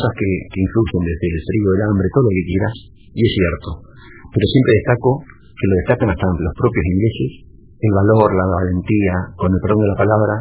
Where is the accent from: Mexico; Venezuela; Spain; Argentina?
Argentina; Mercedes, Buenos Aires Province; now in Mar del Plata, Argentina; Vivo en Mar del Plata después de mucho tiempo, me fui a estudiar a Mar del Plata y a vivir y a radicar en Mar del Plata. Tengo mitad de la vida hecha en Mercedes y mi otra mitad en Mar del Plata.